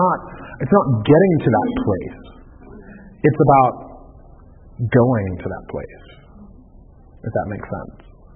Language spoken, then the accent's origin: English; the South, United States; I'm from the South, so, you know, Thanksgiving and all that kind of craziness.